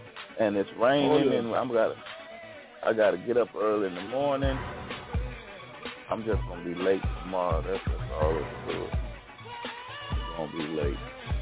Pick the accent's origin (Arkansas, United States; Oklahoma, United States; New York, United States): Arkansas, United States; No, that's in my hometown in Arkansas.